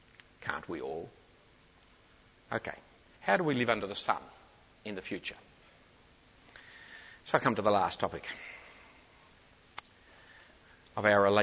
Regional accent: Australia; because I'm an Australian and do not belong to any of your classes.

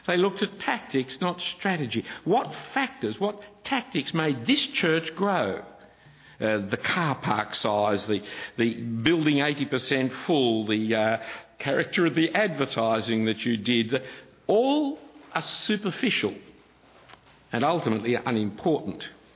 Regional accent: Sydney, New South Wales, Australia; we Sydney-siders, we grew up in Sydney, we're going to die in Sydney

